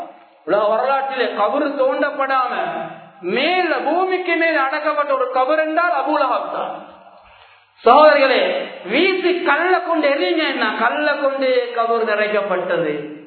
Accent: Sri Lanka; எங்களோட நாடு ஸ்ரீலங்கா, நாங்க தாய் நாடு இது, நாங்க எங்கேயாவது வந்த ஆட்கள் அல்ல, நாங்க பிறந்து வளர்ந்த மண் இது

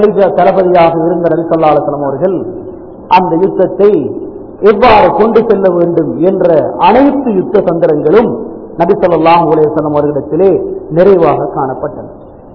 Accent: Sri Lanka; born there; நாங்கள் இலங்கை நாட்டைச் சேர்ந்தவர், நாங்கள் யாரும் பகுதியைச் சேர்ந்தவர்கள் அல்ல, இந்தியாவைச் சேர்ந்தவர்கள் அல்ல, லண்டனைச் சேர்ந்தவர்கள் அல்ல, நாங்கள் இலங்கை நாட்டை பிறப்பிடமாக கொண்டவர்கள்.

